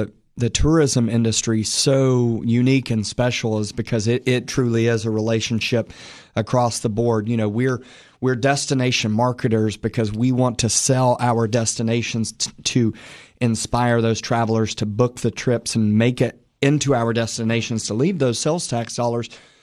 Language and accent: English; Cookeville, Tennessee, United States; Growing up in Cookeville, not thinking about